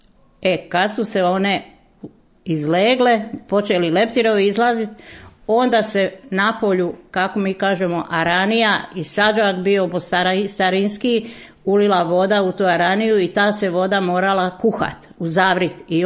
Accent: Kobaš, Brod-Posavina County, Croatia; Rođena sam u Kobašu i odrasla i udala se

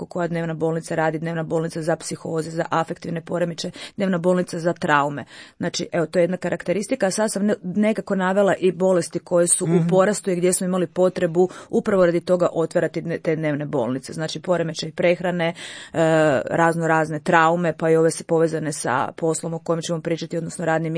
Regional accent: Vinkovci, Vukovar-Srijem County, Croatia; recimo ja sam iz Vinkovaca. Meni svaki tjedan dolazi netko iz Vinkovaca, jel zna da sam ja iz Vinkovaca

